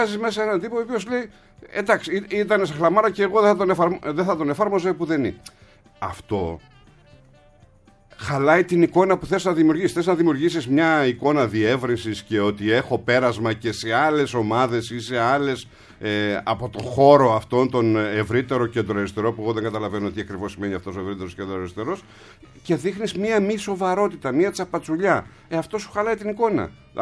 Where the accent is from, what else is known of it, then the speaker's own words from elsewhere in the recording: Kaisariani, Attica, Greece; Είμαι από την Κεσαριανή, είμαι Κουκουέ.